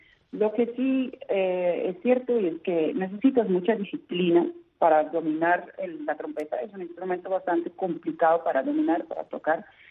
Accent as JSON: {"language": "Spanish", "region": "Utrecht", "country": "Netherlands", "tie": "born there", "second_language": "Spanish", "said": "Bueno, yo nací entonces en Utrecht, en una ciudad en el centro de Holanda."}